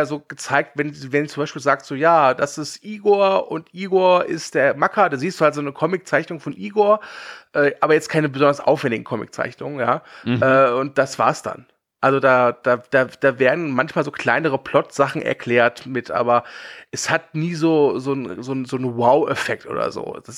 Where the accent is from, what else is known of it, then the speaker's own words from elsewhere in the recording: Rhineland, Germany; Für mich als Rheinländer zumindest.